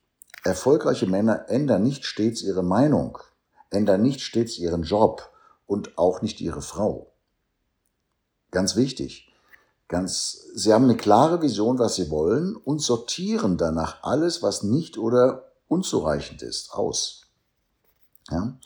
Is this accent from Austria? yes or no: no; Germany; Trotzdem bleibt natürlich Deutschland auch meine Heimat.